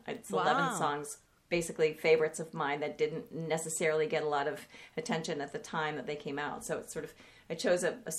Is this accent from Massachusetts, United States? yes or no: yes; Boston, Massachusetts, United States; The winters are, you know, they're intense, but I'm from Boston, so I wasn't too afraid.